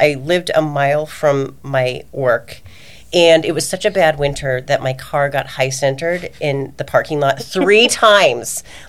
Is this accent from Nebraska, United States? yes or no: yes; Nebraska, United States; So I grew up in Nebraska, born and raised. My family all still lives back there. Nobody has left Nebraska except for me.